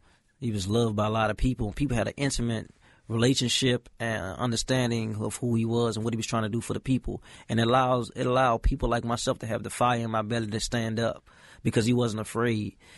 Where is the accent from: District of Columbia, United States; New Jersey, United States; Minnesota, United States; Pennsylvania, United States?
District of Columbia, United States; Washington; So part of my view in growing up in Southeast Washington, D.C., is a breakdown between the community and the Metropolitan Police Department.